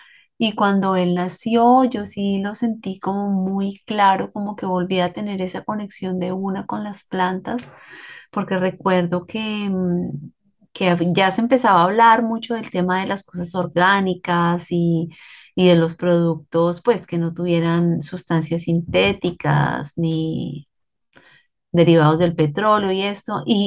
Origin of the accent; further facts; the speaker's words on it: Tunja, Boyacá, Colombia; Yo soy originalmente de Tunja y vivíamos en un barrio de común y corriente de ciudad intermedia